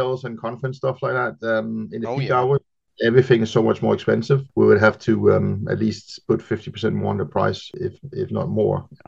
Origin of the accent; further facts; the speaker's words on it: Denmark; I mean, I'm from Denmark